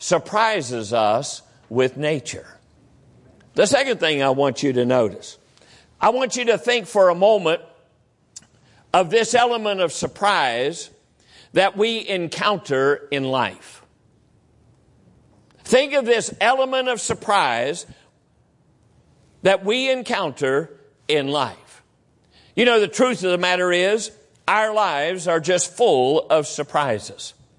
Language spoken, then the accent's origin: English; West Virginia, United States; also born or lived in Illinois; Growing up in West Virginia and now and living in Illinois and then living here for the last 18, 19 years, it's all I've ever known.